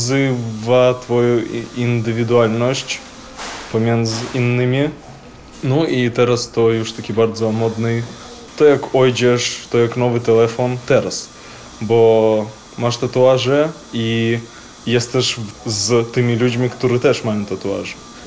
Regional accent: Minsk, Belarus; Polish is a second language; now in Poland; Ja jestem z Mińsku, z Białorusi.

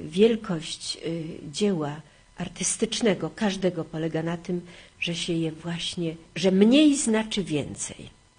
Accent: Warsaw, Masovian Voivodeship, Poland; ja jestem warszawianką

